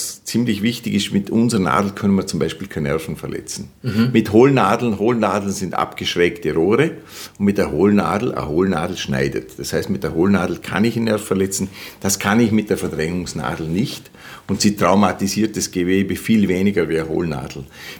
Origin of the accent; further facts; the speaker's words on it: Vorarlberg, Austria; born there; German is a second language; Ja, also geboren bin ich in Vorarlberg und die größte Gemeinde in ganz Österreich und bei mir ist definitiv Deutsch die erste lebende Fremdsprache.